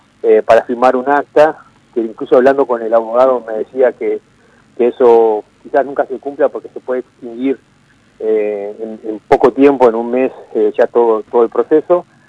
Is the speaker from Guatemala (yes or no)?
no; Uruguay; now in Paraguay; como simple uruguayo que está aquí en Paraguay